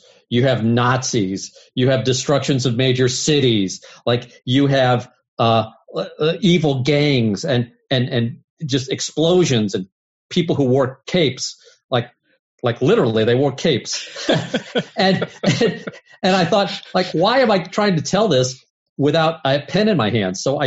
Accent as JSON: {"language": "English", "town": "St. Louis", "region": "Missouri", "country": "United States", "said": "We're both from St. Louis."}